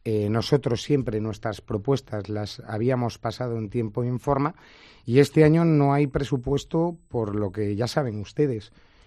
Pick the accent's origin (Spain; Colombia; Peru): Spain; Málaga, Andalusia; como malagueño